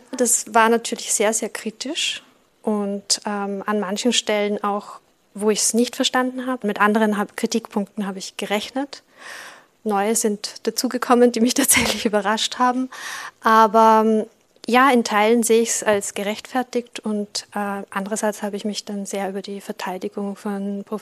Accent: Upper Austria, Austria; born there; now in Vienna, Austria; ich bin geboren in Oberösterreich und lebe jetzt in Wien.

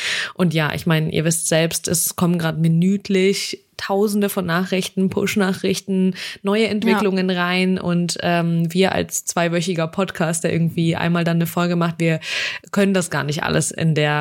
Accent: Russia; so als Russin bin ich in einer Position, ich bin nicht betroffen, ich muss nicht um mein Leben fürchten oder fliehen. Ich habe keine Familie in der Ukraine

